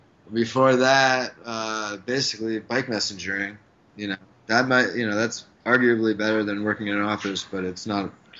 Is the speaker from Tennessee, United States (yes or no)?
no; New York, United States; now in Los Angeles, United States; it takes like a month to stop getting aggravated by little stupid things as a New Yorker